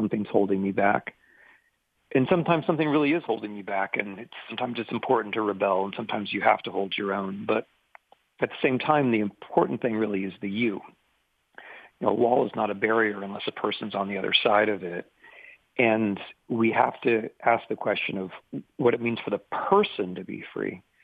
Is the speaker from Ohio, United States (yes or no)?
yes; Centerville, Ohio, United States; I grew up in Centerville, went to Centerville Public Schools, and was very familiar with Yellow Springs.